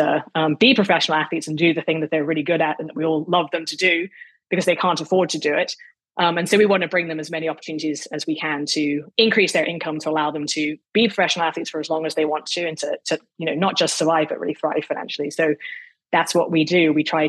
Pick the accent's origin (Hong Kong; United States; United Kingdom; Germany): Hong Kong; I grew up in Hong Kong.